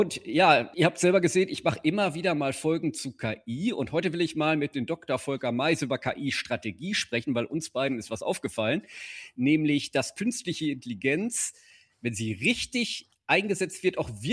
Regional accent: Münster, North Rhine-Westphalia, Germany; wir kommen ja beide aus Münster

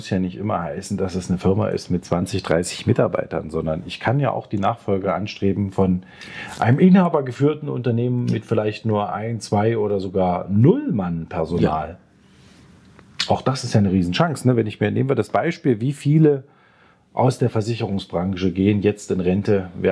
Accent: Dresden, Saxony, Germany; Dazu haben wir bei uns, wir sind ja aus Dresden, noch den Sondereffekt, dass man ja die Wende gehabt hat 1990.

